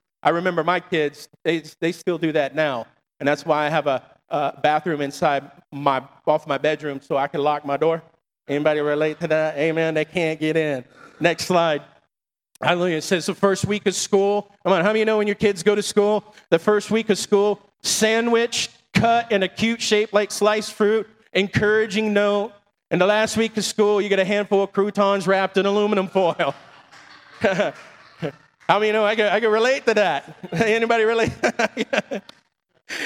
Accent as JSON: {"language": "English", "region": "Florida", "country": "United States", "tie": "born or raised there", "said": "growing up where I grew up in Florida, we had to be at the bus stop at like 6:30 in the morning to be at school by 8"}